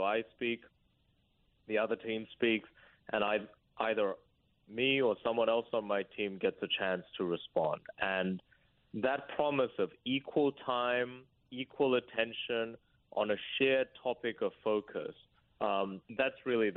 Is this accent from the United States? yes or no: no; South Korea; English is a second language; now in Australia; it started because I moved, and I didn't speak English when I arrived in Australia from Korea.